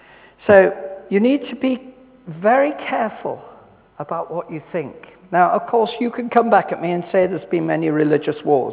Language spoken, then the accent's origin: English; England, United Kingdom; I'm English, so I have to be careful because there was a certain game a few days ago.